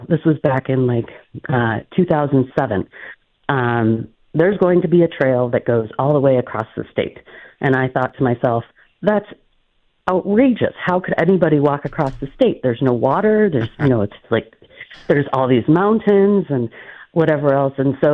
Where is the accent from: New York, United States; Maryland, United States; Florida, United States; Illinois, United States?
Illinois, United States; moved away as an adult; I grew up in the Chicago suburbs, and we went to the mall. And so it wasn't until I moved out here, as many do from the Chicago area. I came out here in 1994 to attend the University of Arizona, sight unseen, I might add.